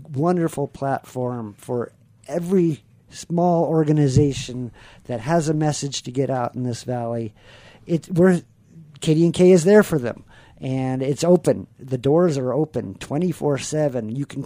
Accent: Chicago, Illinois, United States; And I grew up in Chicago, and there was just myriads of radio stations in every type of genre you could think of, radio.

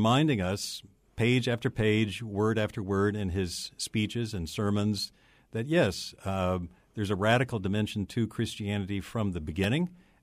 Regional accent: Atlanta, Georgia, United States; I grew up in Atlanta, and I'm old enough to have seen King on TV during his lifetime.

